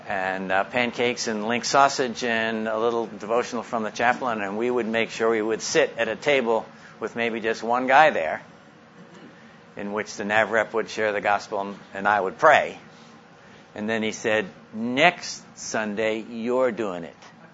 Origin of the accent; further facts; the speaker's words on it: New York City, New York, United States; I grew up in New York City.